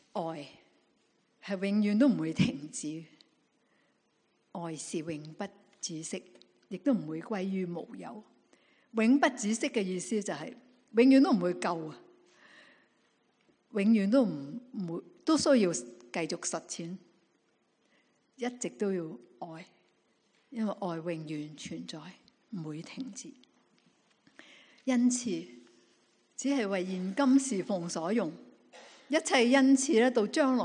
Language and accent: Chinese; China; 所以我们中国人说养儿100岁长忧99